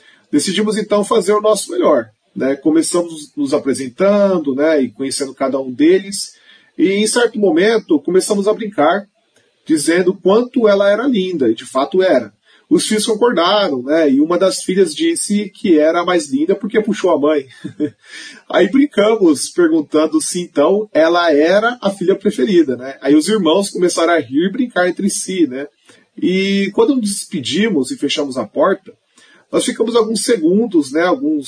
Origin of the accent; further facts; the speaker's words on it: Maringá, Paraná, Brazil; na comunidade onde cresci, ali no Conjunto Requião, Maringá.